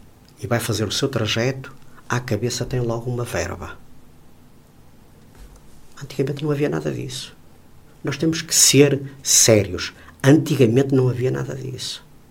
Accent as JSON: {"language": "Portuguese", "region": "Viana do Castelo", "country": "Portugal", "said": "É um orgulho para todos nós, e como vianense, acho que todos nós devemos estar orgulhosos desta menção honrosa que ontem foi atribuída ao município de Viana do Castelo."}